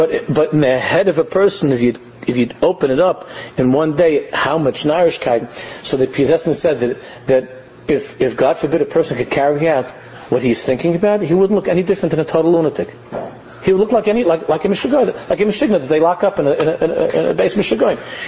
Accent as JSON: {"language": "English", "region": "New York", "country": "United States", "tie": "born or raised there", "said": "You know, I grew up in New York and as boys, we were very much into sports."}